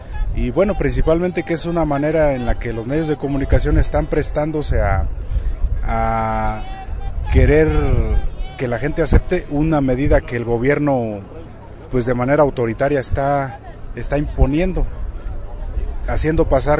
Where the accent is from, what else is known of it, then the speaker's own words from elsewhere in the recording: Puruándiro, Michoacán, Mexico; Venimos de Michoacán, de la región Puruándiro.